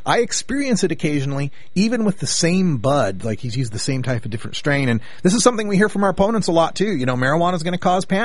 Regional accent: Idaho, United States; we got a caller calling in from my home state of Idaho, 208 area code.

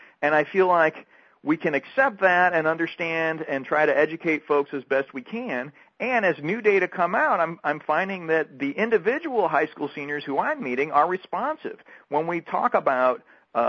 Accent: St. Louis, Missouri, United States; Well, I grew up in St. Louis, so you can imagine, basically, if you were going to live there, you had to be a baseball fan.

